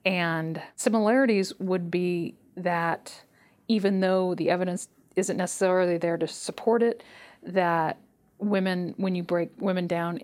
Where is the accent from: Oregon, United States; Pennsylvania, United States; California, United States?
California, United States; the largest states like my home state of California or New York or Florida